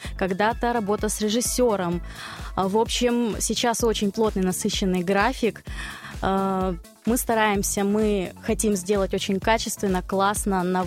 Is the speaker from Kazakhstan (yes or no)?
no; Uporovo, Tyumen Oblast, Russia; в моем родном селе Упорово, откуда я родом.